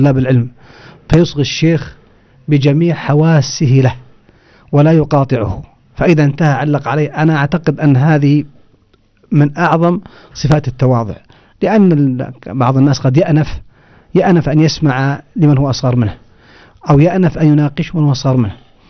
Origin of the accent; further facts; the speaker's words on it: Saudi Arabia; فيه طرفة حصلت لي أحد النساء الوجهات عندنا في السعودية